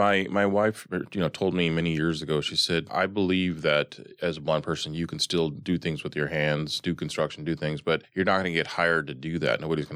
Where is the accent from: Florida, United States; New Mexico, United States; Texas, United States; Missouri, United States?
New Mexico, United States; Albuquerque; So I grew up in Albuquerque, New Mexico.